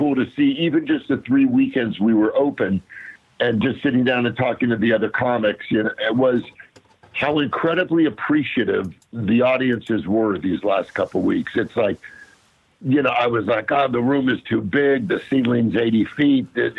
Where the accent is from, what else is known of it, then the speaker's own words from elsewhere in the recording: California, United States; I grew up out here in Southern Cal, in the Valley